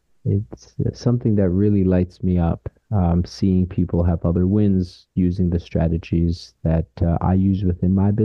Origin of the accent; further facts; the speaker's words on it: Canada; My parents are Peruvian. I'm Canadian Peruvian.